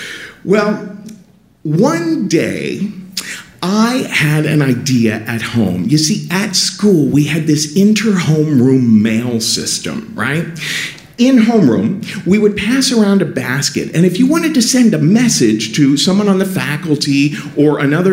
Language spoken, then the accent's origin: English; Cincinnati, Ohio, United States; So it was very hard for me growing up in Cincinnati because, you know, it's not like homosexuality doesn't exist there.